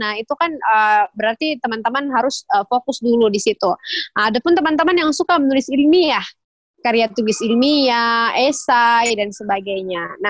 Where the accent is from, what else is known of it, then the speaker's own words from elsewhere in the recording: Makassar, South Sulawesi, Indonesia; Kita orang Makassar ya, mungkin yang mendengarkan podcast ini juga banyak ya.